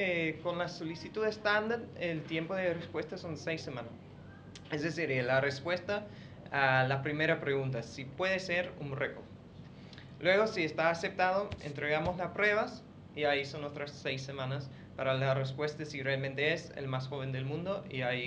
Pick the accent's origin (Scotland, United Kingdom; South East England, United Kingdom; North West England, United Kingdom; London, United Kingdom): London, United Kingdom; Spanish is a second language; now in Asunción, Paraguay; Soy inglés, de Londres.